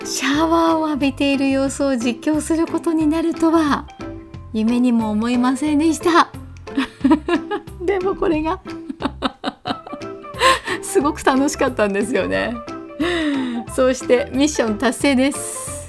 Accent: Kanazawa, Ishikawa, Japan; 地元金沢でバンライフをした私たち

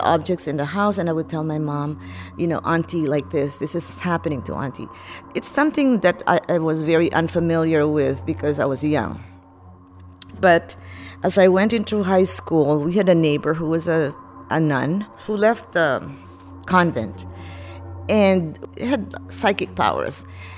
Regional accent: San Juan, Metro Manila, Philippines; now in Orange, United States; I am from Orange, California, originally from the Philippines, San Juan.

